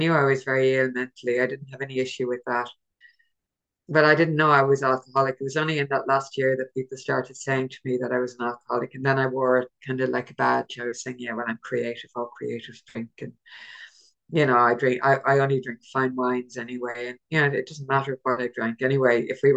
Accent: Ireland; now in London, United Kingdom; I live in London. I'm not originally from London. I'm Irish.

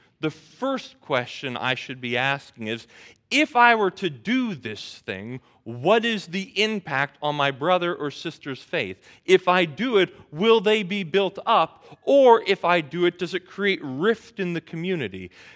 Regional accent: United States; I am not accustomed to living that way because I'm an American. I was brought up in a culture where we value deeply individual freedom and individual freedom of expression.

